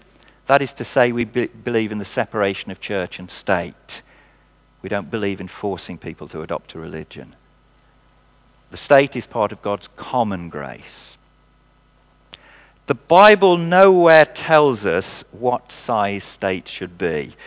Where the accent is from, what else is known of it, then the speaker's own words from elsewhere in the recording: Midlands, United Kingdom; I'm probably a Saxon rather than a Norman. I come from the Midlands